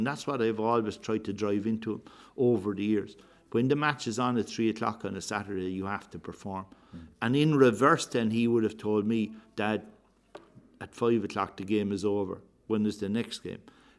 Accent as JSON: {"language": "English", "region": "Leinster", "country": "Ireland", "tie": "born or raised there", "said": "Well, this is where I was born and raised in Tecumseh, played hurling and football with Ladies Island here"}